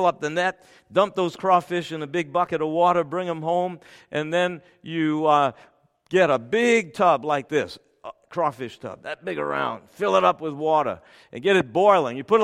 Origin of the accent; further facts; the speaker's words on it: Louisiana, United States; Now, you have to understand something. I'm from Louisiana, South Louisiana, and crawfish is it down there.